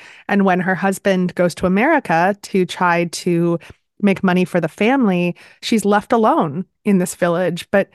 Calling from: Philadelphia, Pennsylvania, United States; I am calling in from the beautiful city of Philadelphia.

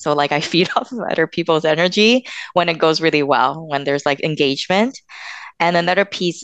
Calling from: Montreal, Quebec, Canada; So I'm dialing in from Montreal, Quebec, Canada.

